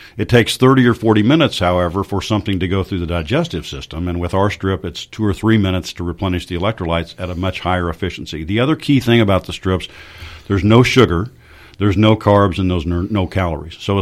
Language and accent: English; Dallas, Texas, United States; Well, I grew up here in Dallas, went to the Air Force Academy in Colorado Springs, spent 6 years active in the Air Force.